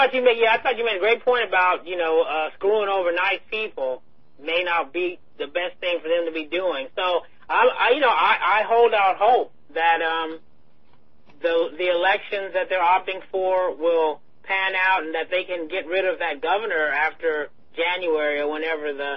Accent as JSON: {"language": "English", "country": "United States", "said": "I mean, I was mortified as an American, first of all."}